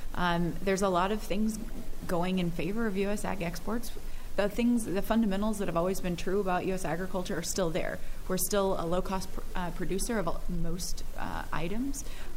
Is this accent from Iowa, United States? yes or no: no; Missouri, United States; So I'm from Missouri originally.